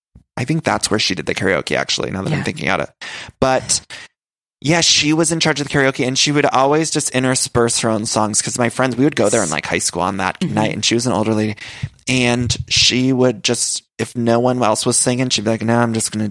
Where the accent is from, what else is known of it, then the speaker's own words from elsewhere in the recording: Cleveland, Ohio, United States; I'm from the Cleveland area, but it was nice to see Ohio representation on screen.